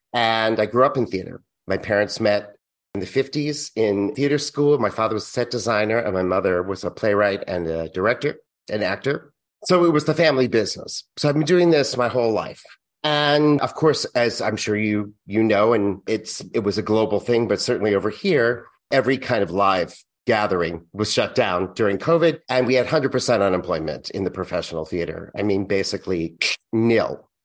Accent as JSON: {"language": "English", "region": "Massachusetts", "country": "United States", "tie": "born or raised there", "said": "My mother passed away last spring. And so 2 weeks after we did her memorial up in Massachusetts, where I'm from, I was able to go back and really spend time with my nieces and nephew and my family up there"}